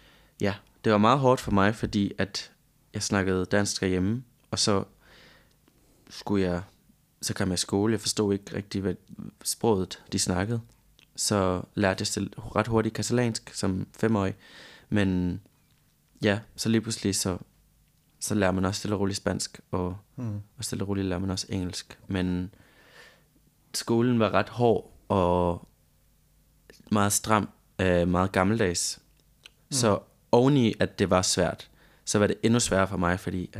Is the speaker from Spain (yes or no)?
yes; Barcelona, Catalonia, Spain; Danish is a second language; Jeg er blevet født i... Midt i sådan en indre by-agtig... Midt i Barcelona.